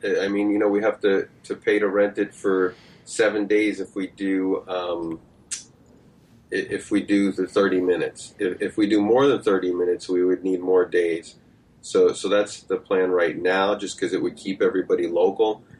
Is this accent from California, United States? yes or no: no; New York, United States; Well, I'm originally from New York, so there you go. So you have a New York guy that's going to do it anyway.